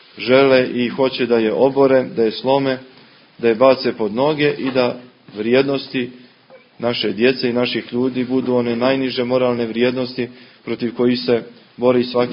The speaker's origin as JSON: {"language": "Serbian", "town": "Danilovgrad", "country": "Montenegro", "tie": "born or raised there", "said": "odrastao sam u Danilovgradu"}